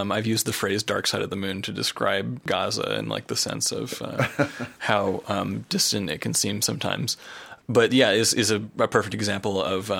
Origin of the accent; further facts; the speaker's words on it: Hanover, New Hampshire, United States; Yeah, I'm originally from Hanover, New Hampshire.